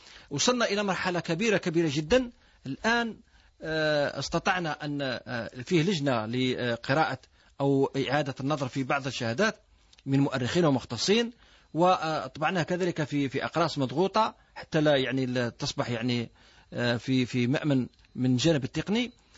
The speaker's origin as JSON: {"language": "Arabic", "country": "Algeria", "said": "ولم نتقدم بما نرضاه نحن كجزائريين،"}